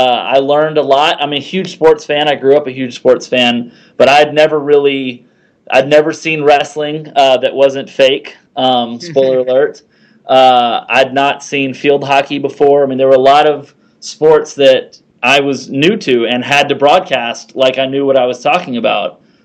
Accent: Mississippi, United States; I grew up in Mississippi

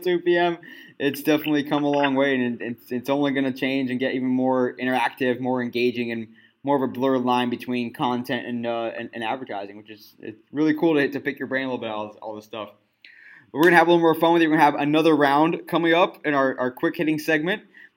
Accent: San Diego, California, United States; I know I'm from San Diego, and I think that's a place where microbrews are growing immensely.

